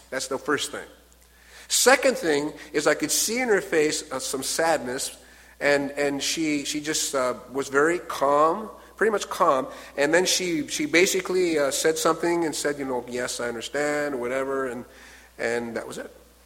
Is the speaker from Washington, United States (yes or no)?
yes; Washington, United States; I am from Washington State, by the way.